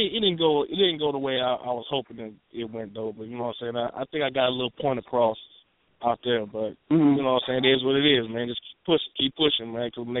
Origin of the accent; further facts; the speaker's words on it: Minneapolis, Minnesota, United States; I said, I'm from Minneapolis, Minnesota.